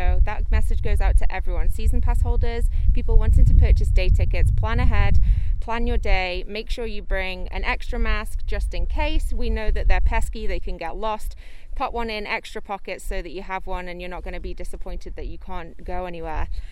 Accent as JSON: {"language": "English", "region": "England", "country": "United Kingdom", "tie": "born or raised there", "said": "growing up in England"}